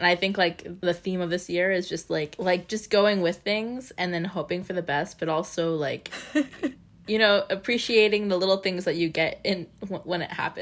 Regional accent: New York, United States; because I am a New Yorker. I can still pull that.

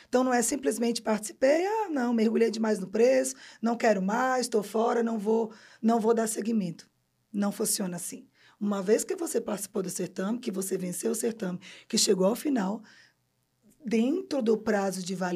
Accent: Northeast Region, Brazil; Bom, eu sou nordestina, né?

